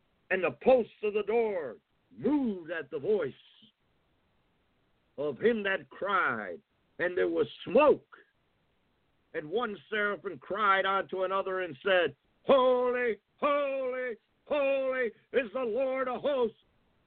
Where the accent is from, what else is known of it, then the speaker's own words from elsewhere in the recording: New England, United States; now in California, United States; The first earthquake, I came from New England, and the first earthquake I was in, I was sitting on the couch